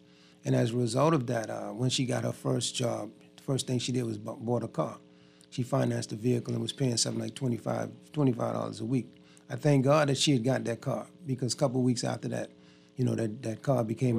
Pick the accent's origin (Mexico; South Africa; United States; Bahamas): Bahamas; Nassau, New Providence; I am a native Bahamian, and as Scroogey said, I was born here in the Bahamas. I actually grew up, Scroogey, on Wolf Road, across from Lucky Food Store between Market and East Street.